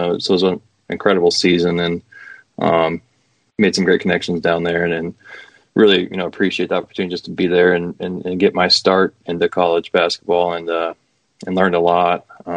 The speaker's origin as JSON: {"language": "English", "town": "Iowa City", "region": "Iowa", "country": "United States", "said": "I'm from Iowa City, went to Iowa and played at Iowa"}